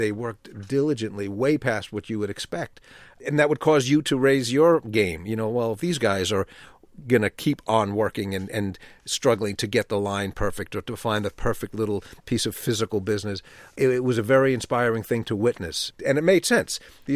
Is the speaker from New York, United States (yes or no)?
yes; New York, United States; Growing up in New York, I was very aware, as a 14-year-old, 15-year-old, I remember Neil Simon was just a huge cultural presence.